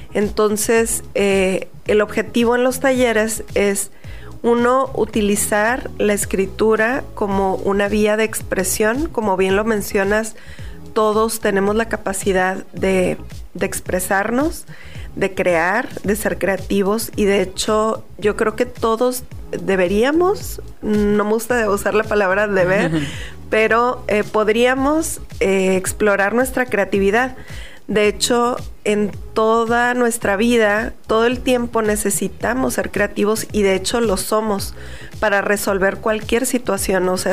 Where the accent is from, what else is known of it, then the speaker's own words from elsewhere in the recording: Tijuana, Baja California, Mexico; also born or lived in Sonora; soy tijuanense, nacida en Sonora, como muchos de quienes vivimos aquí.